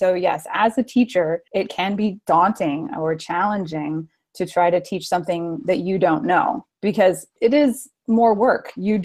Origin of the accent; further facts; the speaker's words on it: Texas, United States; I grew up in Texas, and harp ensemble is a big deal there.